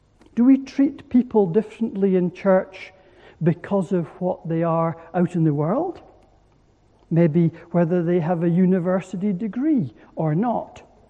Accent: Aberdeen, Scotland, United Kingdom; I grew up in Aberdeen. I grew up in the Church of Scotland, although I wasn't a Christian till much later on

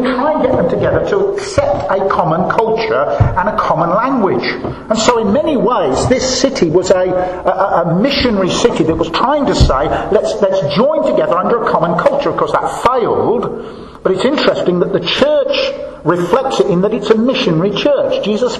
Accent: Birmingham, West Midlands, United Kingdom; I grew up in Birmingham, just down the road in King's Heath. And we lived in a terraced house, one of those very long gardens.

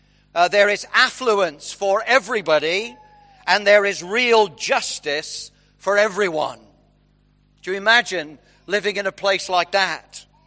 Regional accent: United Kingdom; We are a complaining bunch, aren't we? As British people, it's kind of what we do for a hobby.

